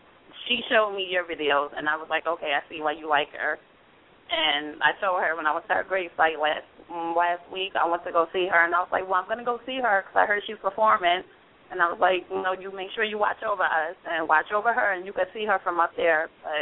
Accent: New York, United States; I'm from New York, so I know how New York girls get down, too.

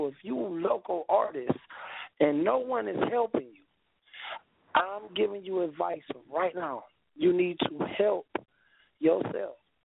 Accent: East Cleveland, Ohio, United States; For one, I come from East Cleveland.

